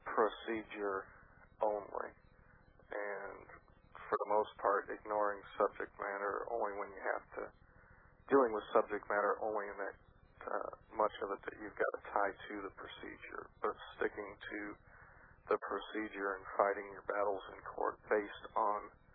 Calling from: St. Louis, Missouri, United States; I'm calling from St. Louis.

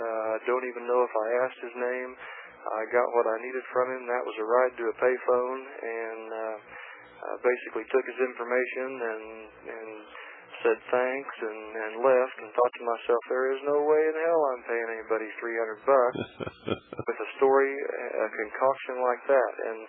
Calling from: Kansas, United States; And I'm calling from Kansas, by the way.

